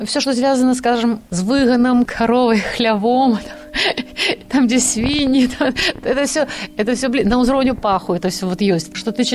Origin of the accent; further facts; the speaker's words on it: Damashevichy, Brest Region, Belarus; also born or lived in Baranavichy; Лічуся я, што нарадзілася ў Баранавічах, але сама лічу сябе дамашоўкай. Гэта вёска 10 кіламетраў ад Баранавіч, Дамашэвічы, дзе нарадзіліся мае бацькі.